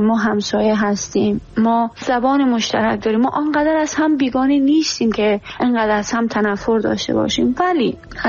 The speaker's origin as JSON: {"language": "Persian", "country": "Iran", "tie": "born or raised there", "said": "ماهایی که در ایران به دنیا اومدیم، ما ایرانو دوست داریم، زادگاه ماست، نمیتونیم فراموش بکنیم. دوستانی داشتیم، کودکی داشتیم، نوجوانی داشتیم"}